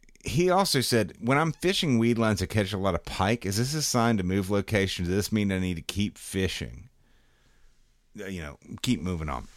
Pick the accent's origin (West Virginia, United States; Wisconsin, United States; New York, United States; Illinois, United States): West Virginia, United States; Well, by God, son, I'm from West, by God.